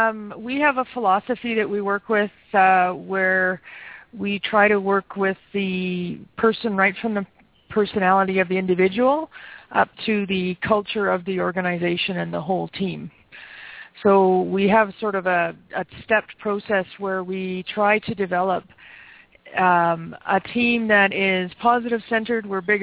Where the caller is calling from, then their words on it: Calgary, Alberta, Canada; I'm calling in from Calgary, Alberta, Canada.